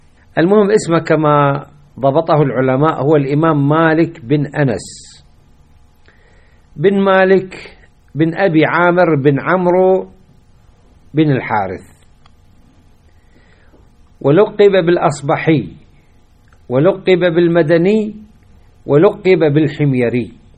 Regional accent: Iraq; إحنا مثل الآن عندنا في العراق إيش لحمة التكوين؟

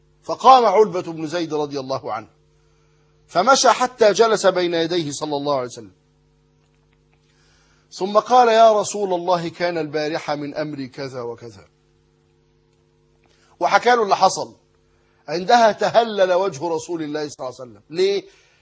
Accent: Egypt; انتوا عارفين المثل الدارج عندنا في مصر

